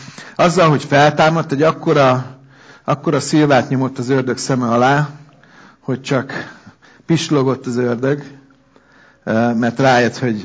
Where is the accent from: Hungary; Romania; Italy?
Hungary; Budapest; ott nőttem fel, és ott a metró állomásnál van az a leghosszabb mozgó lépcső